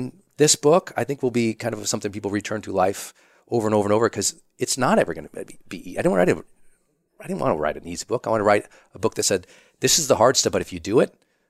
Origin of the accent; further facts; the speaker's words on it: Montana, United States; that's not comfortable for me. I'm from Montana.